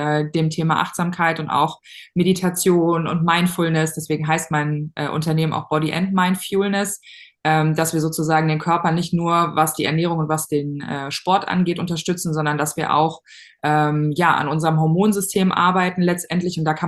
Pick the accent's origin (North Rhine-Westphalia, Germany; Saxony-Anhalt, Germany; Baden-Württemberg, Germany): North Rhine-Westphalia, Germany; Ich komme aus der Nähe von Köln, Bonn, da so die NRW-Ecke.